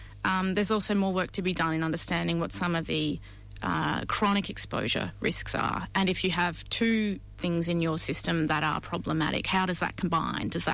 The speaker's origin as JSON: {"language": "English", "town": "Mount Gambier", "region": "South Australia", "country": "Australia", "said": "But I came from Mount Gambier in South Australia, which is a limestone karstic environment, and the water there, the groundwater, was very clear and blue, and it was our drinking water"}